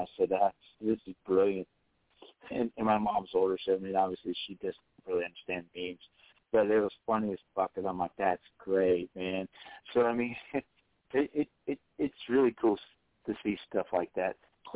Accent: Dayton, Ohio, United States; Because, you know, I was born and raised in Dayton and even graduated from a Dayton high school.

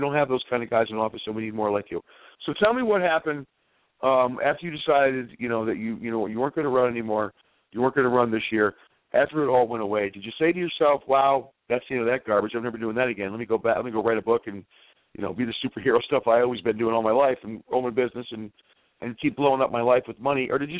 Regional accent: New York, United States; I'm from New York over here.

